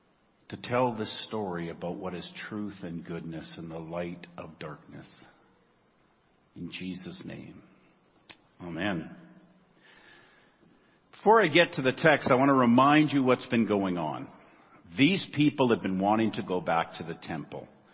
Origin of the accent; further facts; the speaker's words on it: Prince George, British Columbia, Canada; Now, I grew up in Prince George, and we may not have been known as the most spiritual people in the world.